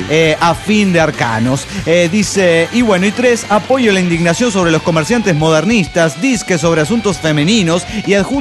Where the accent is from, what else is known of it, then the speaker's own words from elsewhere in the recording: Medellín, Antioquia, Colombia; Hola, soy … de Medellín, Colombia.